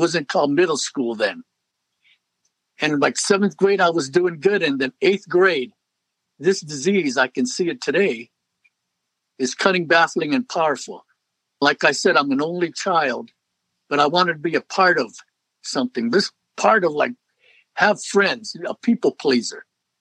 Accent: Ellis Island, New York, United States; born there; I'm a Navy brat. My dad was in the Navy. My mom was a housewife. I was born on Ellis Island, where the Statue of Liberty is. And we moved quite often

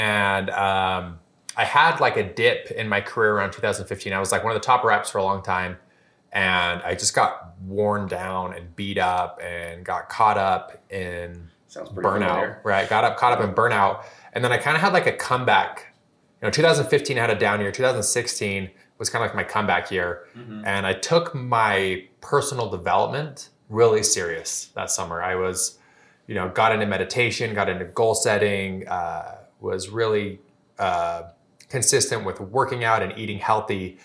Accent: Utah, United States; Yeah, so I grew up here in Utah and was a part of Vivint Smart Home

